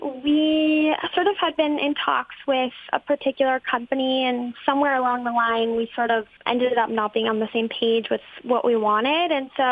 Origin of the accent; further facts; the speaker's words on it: Detroit, Michigan, United States; I'm from Metro Detroit, and just all of us coming together to make a positive difference is it just makes me smile.